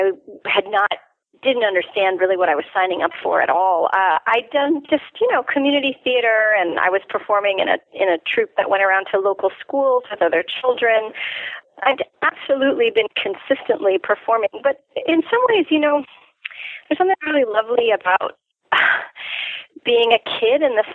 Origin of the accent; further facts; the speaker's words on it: Tehran, Tehran Province, Iran; Yes, I was born in Tehran, Iran. My parents were working there as archaeologists. So my father is Scottish and my mother's Israeli, and they were both doing a lot of digging in Iran on dig sites. So I grew up in the British Institute in Tehran